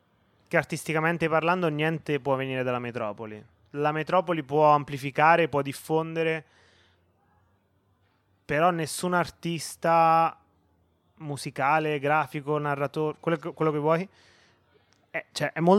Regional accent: Ascoli Piceno, Marche, Italy; born there; perché sono nato ad Ascoli Piceno

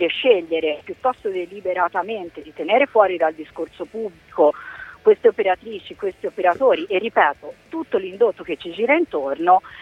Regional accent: Pisa, Tuscany, Italy; sono pisana

